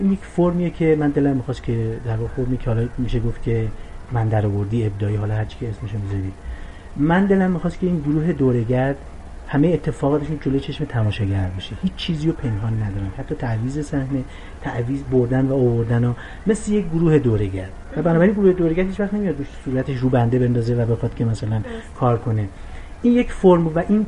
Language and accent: Persian; Iran; من ایرانیم، ایرانو دوست دارم، فرهنگ ایرانو دوست دارم، همه اقوام رو دوست دارم